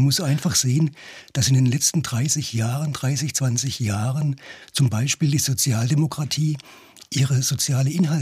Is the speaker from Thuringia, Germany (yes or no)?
no; Baden-Württemberg, Germany; now in Hamburg, Germany; ich lebe ja in Hamburg, aber auch auf der Schwäbischen Alb, auf dem Land und in Baden-Württemberg